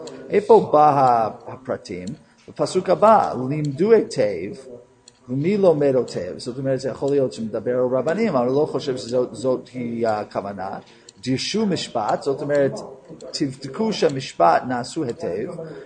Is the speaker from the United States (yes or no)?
yes; New York, United States; אני מניו יורק, אז כששמים את הרדיו, כאילו שמדליקים את הרדיו, אז כל דבר שני זה רצח.